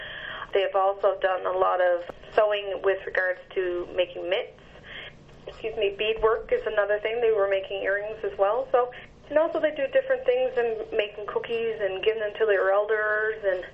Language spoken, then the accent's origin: English; Hopedale, Newfoundland and Labrador, Canada; I'm from Hopedale.